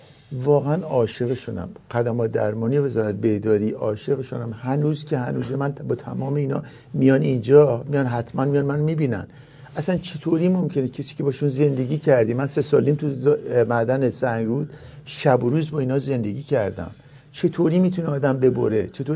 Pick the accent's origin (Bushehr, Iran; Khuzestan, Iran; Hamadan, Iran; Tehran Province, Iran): Hamadan, Iran; Nahavand; 3 سال اونجا بودم، هنوز که هنوزه هر بار پشت تلویزیون میبینم که از اونجا میاد، از شهر عزیزم نهاوند